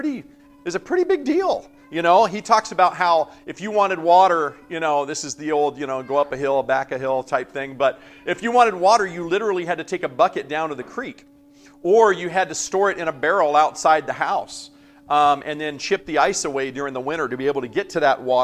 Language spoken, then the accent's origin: English; Madera, California, United States; I guess when I think about water, I think about growing up in Madera, California